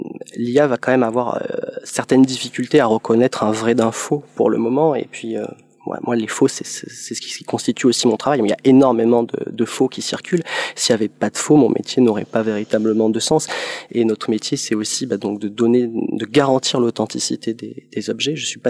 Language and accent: French; Montpellier, Occitanie, France; born there; c'est grâce à Internet que j'ai pu revenir dans la région, puisque je suis né à Montpellier.